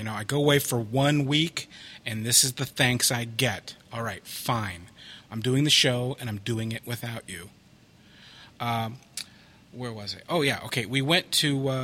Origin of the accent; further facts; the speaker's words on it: Chicago, Illinois, United States; I'd like to congratulate my hometown hockey team for winning the Stanley Cup playoffs after a 49-year hiatus from glory.